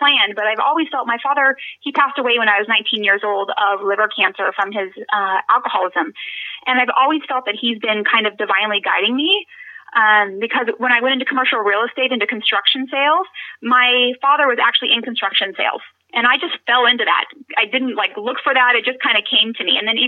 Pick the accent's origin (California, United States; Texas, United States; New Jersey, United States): California, United States; now in Orange County, United States; I live in Orange County, California now, but I grew up in Northern California. My family is all from the East Bay area.